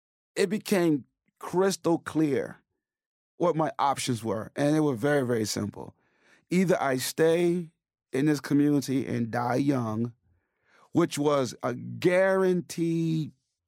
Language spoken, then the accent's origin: English; Chicago, Illinois, United States; Of course, I grew up in Chicago in poverty, and my parents were illiterate.